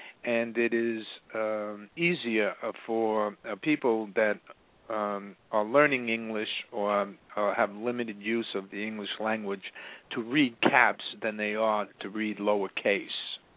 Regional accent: United States; And the other reason is I'm an American and nobody can tell me what to do.

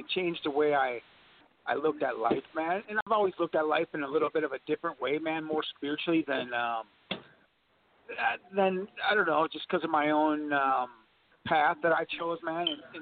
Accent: Minnesota, United States; And I come from 612, man, which, if you know where that is, man, that's like the heart of the Midland, man

